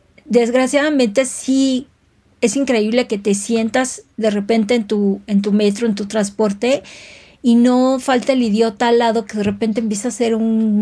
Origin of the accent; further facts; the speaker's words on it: Mexico City, Mexico; Yo creí que me iban a saltar, o sea, al fin chilanga